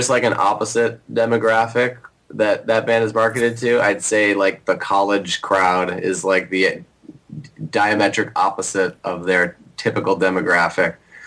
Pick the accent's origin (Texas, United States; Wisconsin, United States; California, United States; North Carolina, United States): Wisconsin, United States; And I'm from Wisconsin, and a lot of people are like, you should be proud of that guy.